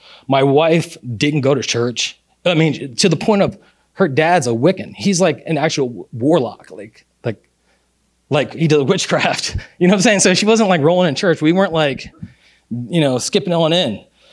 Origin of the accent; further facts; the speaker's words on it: Baltimore, Maryland, United States; we're originally from Baltimore, like Maryland.